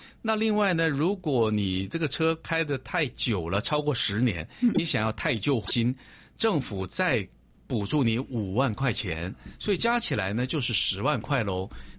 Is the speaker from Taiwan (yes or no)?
yes; Taiwan